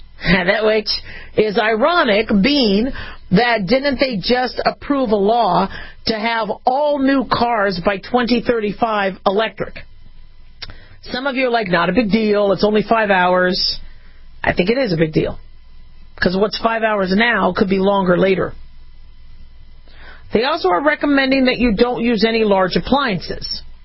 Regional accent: Phoenix, Arizona, United States; born or raised there

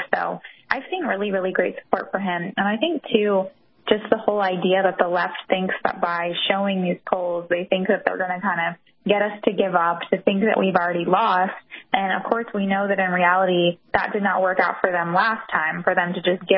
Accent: California, United States; now in New York, United States; and I'm from California and live in New York

